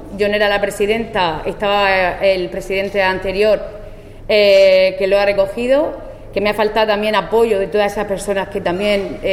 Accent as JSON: {"language": "Spanish", "town": "Los Urrutias", "region": "Region of Murcia", "country": "Spain", "tie": "born or raised there", "said": "lo hago como mujer, como madre y como una vecina de Los Urrutias que vive allí toda la vida."}